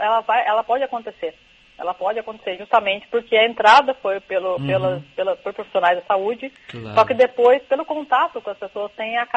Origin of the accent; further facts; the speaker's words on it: São Paulo, Brazil; eu que sou paulista, né?